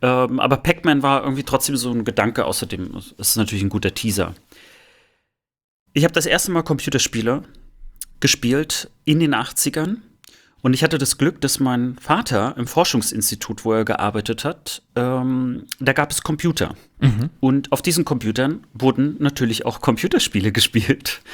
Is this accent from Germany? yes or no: yes; East Germany, Germany; Und ich glaube auch, dass wir dort als Ostdeutsche in der Tat ein bisschen lange Zeit einfach hinterherhinken.